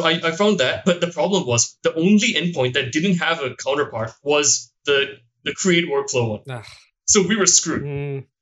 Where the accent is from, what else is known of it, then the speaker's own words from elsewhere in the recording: Singapore; So it worked for him, but not for me because I'm from Singapore, right?